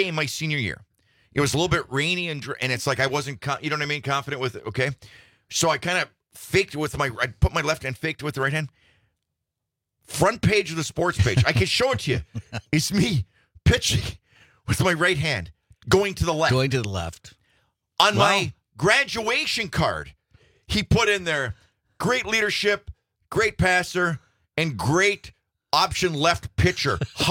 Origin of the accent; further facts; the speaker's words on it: Michigan, United States; up in the UP, in my hometown